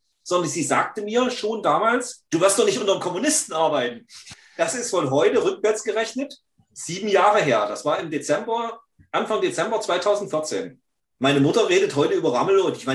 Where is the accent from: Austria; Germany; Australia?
Germany; Thuringia; Wir hatten ja eingangs davon gesprochen, dass ich von Hause aus Thüringer bin. Ich bin ja in Thüringen geboren und aufgewachsen, in der, sagen wir, tiefkatholischen Rhön.